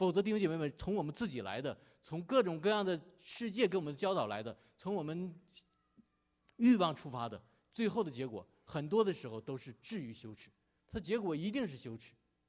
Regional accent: China; moved away; 就是我们中国人最爱说的心想事成

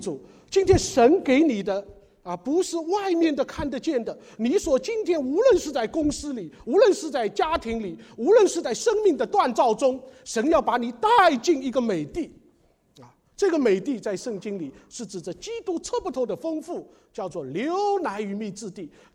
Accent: China; 我们中国人在新年啊，现在这个微洽都有送礼包，对不对啊？

